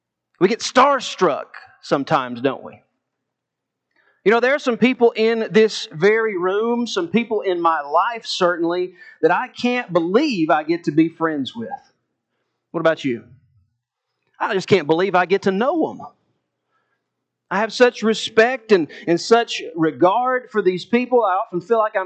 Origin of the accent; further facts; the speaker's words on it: Columbia, Tennessee, United States; I'm from Columbia, Tennessee, and I was driving down one of the main roads in Columbia, Tennessee when I was in my 20s.